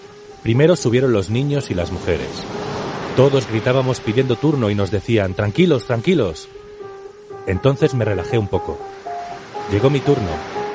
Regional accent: Guinea; born there; Spanish is a second language; Nací en Guinea, pero no en Guinea-Bissau ni en Guinea Ecuatorial. Hay otra Guinea, capital Conakry. Allí me tocó nacer.

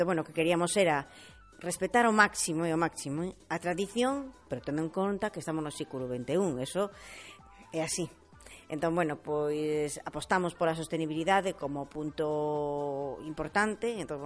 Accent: Galicia, Spain; que o meu marido é de Cea, eu sou máis do Ribeiro

